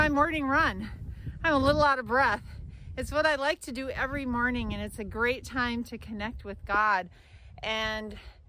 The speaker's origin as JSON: {"language": "English", "town": "Tracy", "region": "Minnesota", "country": "United States", "tie": "born or raised there", "said": "Today, I'm here in my hometown of Tracy, Minnesota, out at a little lake."}